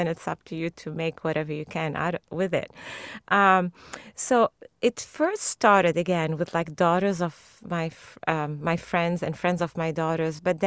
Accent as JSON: {"language": "English", "country": "Lebanon", "tie": "born or raised there", "said": "And my experience growing up in Lebanon was very different."}